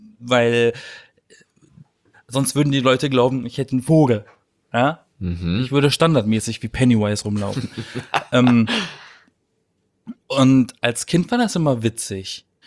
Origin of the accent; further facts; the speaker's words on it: Baden-Württemberg, Germany; Ich komme ja aus dem Schwarzwald.